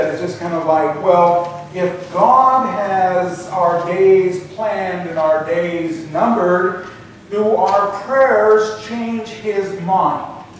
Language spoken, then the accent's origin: English; Colfax, United States; We're from Colfax, and you're vacationing, you know, and it's like, you don't have any imagination, do you?